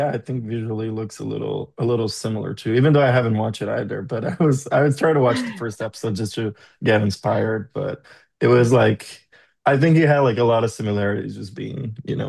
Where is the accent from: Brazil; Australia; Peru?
Brazil; now in Los Angeles, United States; We're both from Brazil, but we didn't hang out there much. And then I moved to Chicago, and then I moved